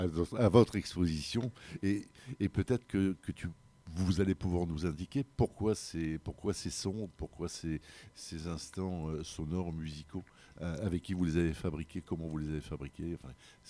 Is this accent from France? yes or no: yes; Marseille, Provence-Alpes-Côte d'Azur, France; Je suis né à la Cabucelle, dans ce carré entre le boulevard de la Madragueville et puis le boulevard Odo et la rue de Lyon. Donc c'est le quartier de mon enfance.